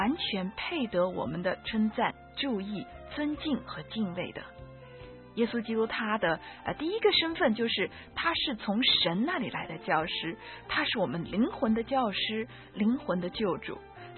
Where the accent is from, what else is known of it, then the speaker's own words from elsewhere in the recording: China; 而且呢也不会像我们中国人所说的那种井底之蛙一样哈，只看见自己头上小小的一片天空。